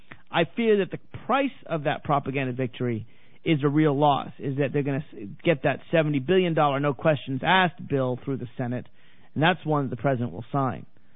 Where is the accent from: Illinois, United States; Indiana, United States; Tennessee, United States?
Tennessee, United States; Nashville; I'm going to be in Nashville for Thanksgiving. In fact, I'm going to be gone all next week. I'll be in my hometown, so I'll be there shortly.